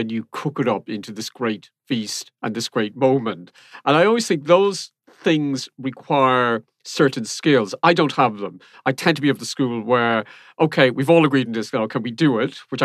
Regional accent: Ireland; I'm Irish. The Irish are always harsh on themselves, mainly because other people are harsh on us first.

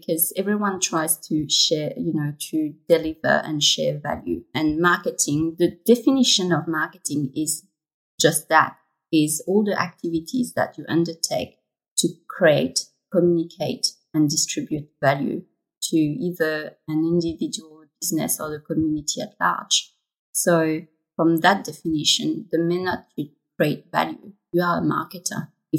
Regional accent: France; So I grew up in France. I am a third culture child, which means that my family is Vietnamese. And I grew up between two cultures, and I didn't really know where to fit.

